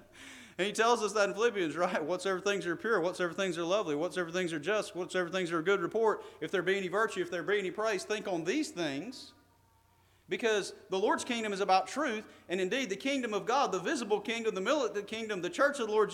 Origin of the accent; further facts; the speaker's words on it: Birmingham, Alabama, United States; I grew up around Birmingham, Alabama. We have a small river there called the Cahaba River.